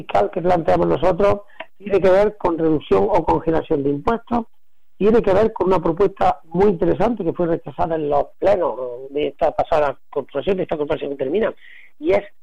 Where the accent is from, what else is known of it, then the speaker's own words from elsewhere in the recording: Cabra, Andalusia, Spain; soy de Cabra, me preocupa mucho los problemas de mi ciudad